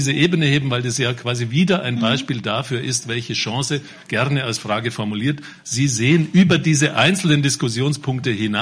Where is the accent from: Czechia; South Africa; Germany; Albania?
Germany; Munich, Bavaria; born there; Ich bin auch in München geboren